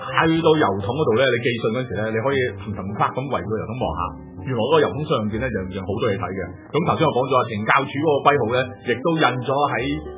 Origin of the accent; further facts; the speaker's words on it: Hong Kong; 我覺得我哋香港人都值得去做下呢樣嘢